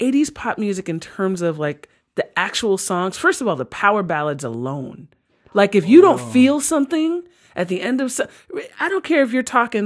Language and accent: English; New York, United States; growing up in New York, we had Z100 back then.